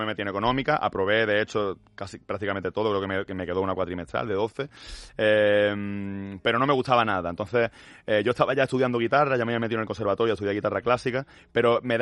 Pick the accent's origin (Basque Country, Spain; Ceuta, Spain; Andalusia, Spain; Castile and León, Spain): Andalusia, Spain; Málaga; Yo que soy de Málaga